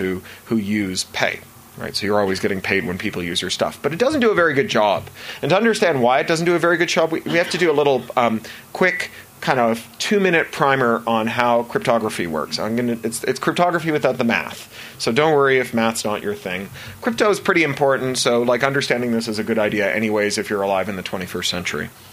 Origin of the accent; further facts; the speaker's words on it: United Kingdom; I live in the United Kingdom, as you can tell from my accent.